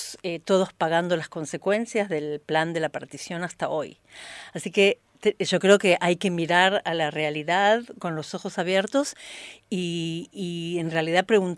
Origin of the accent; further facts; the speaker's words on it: Israel; Spanish is a second language; israelí, nosotros trabajamos para un cambio de conciencia de la sociedad israelí